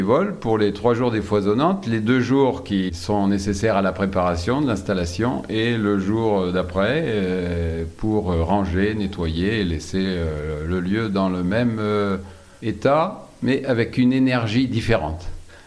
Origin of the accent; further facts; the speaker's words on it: La Ciotat, Provence-Alpes-Côte d'Azur, France; je suis de La Ciotat